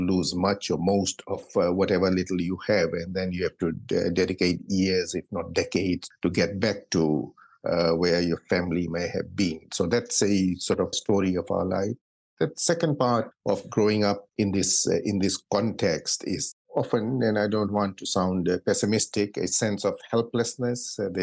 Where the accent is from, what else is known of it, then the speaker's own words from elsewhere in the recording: Fiji; I'm from Fiji.